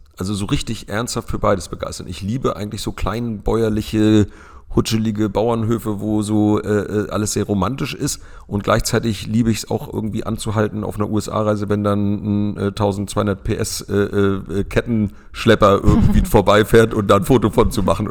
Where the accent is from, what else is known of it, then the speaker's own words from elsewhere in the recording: Lübeck, Schleswig-Holstein, Germany; born there; Ich komme gebürtig aus Lübeck